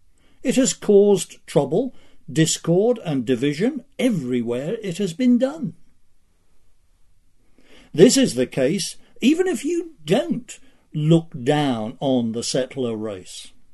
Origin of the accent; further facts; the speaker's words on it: United Kingdom; born there; One of the very minor irritations of being born British and having received a decent mid-20th century education is that I know, by instinct, forms of address that the rest of the English-speaking world is fast forgetting.